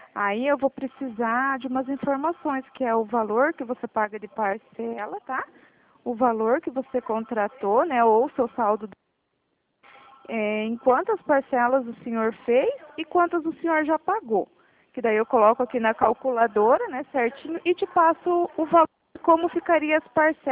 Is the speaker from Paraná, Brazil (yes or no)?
yes; Toledo, Paraná, Brazil; Eu sou aqui de Toledo, Paraná, né?